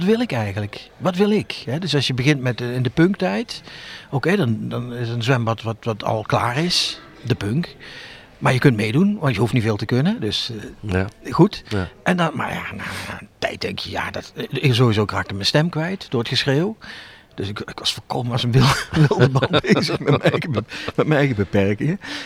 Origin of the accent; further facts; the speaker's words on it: Limburg, Netherlands; now in Tilburg, Netherlands; Ik ben hier gekomen en ik kwam dus uit Limburg. Ik ging uit voordat ik hier kwam in Maastricht en zo.